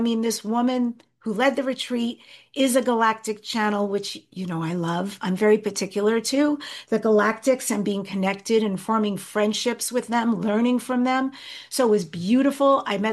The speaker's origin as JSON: {"language": "English", "region": "New York", "country": "United States", "said": "We came home talking about buying land there, not to live forever. I'm already from New York. I know what winters are like."}